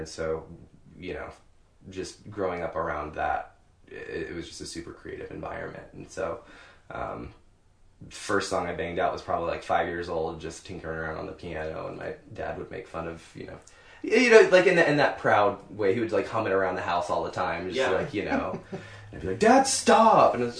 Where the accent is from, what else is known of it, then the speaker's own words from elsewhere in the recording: Arkansas, United States; now in Kansas City, United States; I grew up in Northwest Arkansas, actually. Moved here after college.